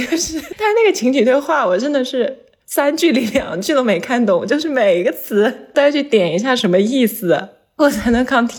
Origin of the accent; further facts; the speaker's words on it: Changsha, Hunan, China; now in Germany; 因为我是长沙人嘛，